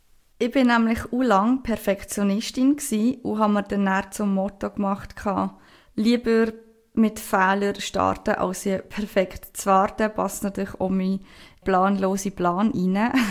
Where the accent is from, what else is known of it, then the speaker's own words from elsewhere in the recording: Basel, Basel-Stadt, Switzerland; also born or lived in Canton of Bern; ich bin aus dem Kanton Bern, ursprünglich von Basel. Vielleicht hört man das auch ein bisschen raus, ich weiss es nicht.